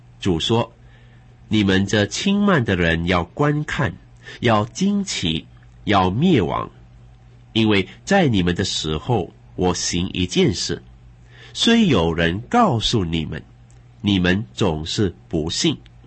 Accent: China; 我们中国人有一句俗语说，天渊之别

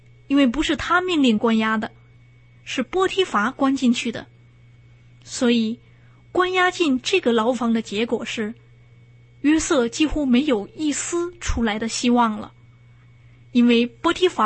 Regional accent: China; 我们中国人有句古话，天网恢恢，疏而不失。

